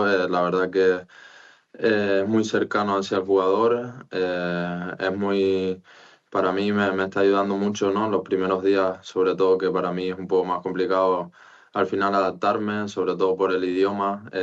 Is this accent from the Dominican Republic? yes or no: no; Spain; como jugador español, pues contento por ellos